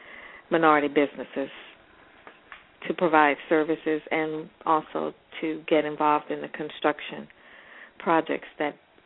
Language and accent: English; Florida, United States; born or raised there